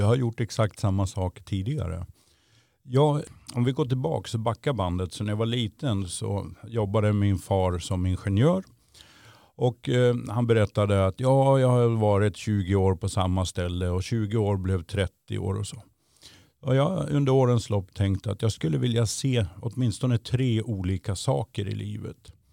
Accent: Borlänge, Dalarna County, Sweden; now in Uppsala, Sweden; själv är jag uppvuxen i Dalarna i Borlänge, har gått tekniskt gymnasium, gjorde militärtjänst i Falun i 15 månader och sen flyttade jag hit till Uppsala

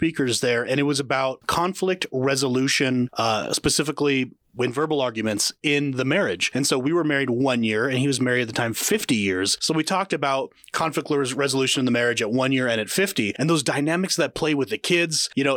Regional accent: Salem, Oregon, United States; born and raised in Salem, Oregon. If you don't know where it is, that's okay. I'm from there and I'm not sure where it is, but it's the capital of Oregon, not Portland, actually.

